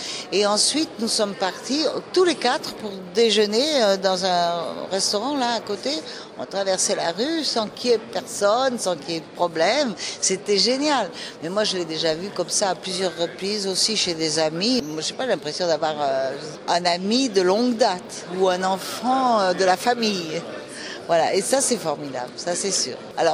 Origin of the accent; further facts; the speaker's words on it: Nice, Provence-Alpes-Côte d'Azur, France; born there; Je suis née à Nice. J'étais à l'Opéra de Nice, comme petit rat.